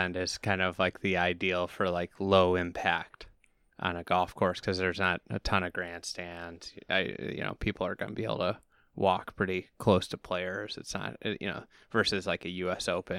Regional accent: Chicago, Illinois, United States; you don't feel like you're in Chicago when you're out here, being a Chicagoan that's played pretty much everywhere.

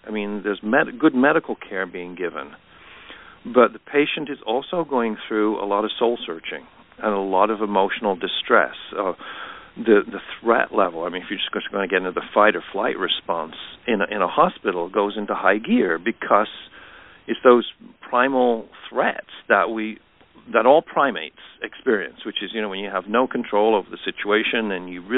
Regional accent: England, United Kingdom; moved away; I'm originally from England. I was a typically reserved Brit

